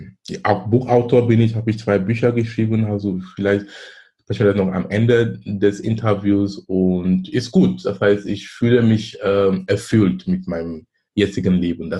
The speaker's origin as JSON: {"language": "German", "country": "Cameroon", "second_language": "German", "moved": "as an adult", "lives_now": "Germany", "said": "Ich komme ursprünglich aus Kamerun. Ich lebe in Deutschland seit fast 20 Jahren. Bin damals gekommen wegen Studium."}